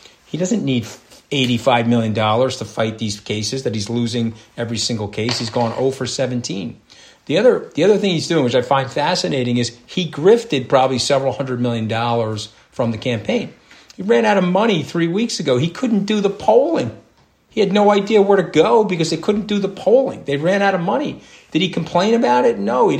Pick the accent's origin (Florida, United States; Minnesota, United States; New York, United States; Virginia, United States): New York, United States; Do you think I care? I'm a New Yorker.